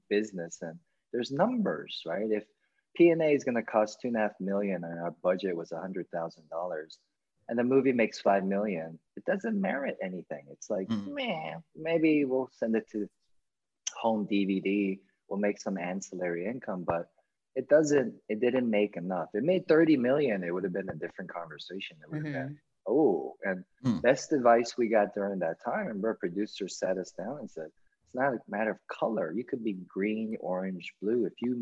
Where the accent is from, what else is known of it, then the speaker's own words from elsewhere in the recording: Georgia, United States; What's up, guys? I'm from Georgia.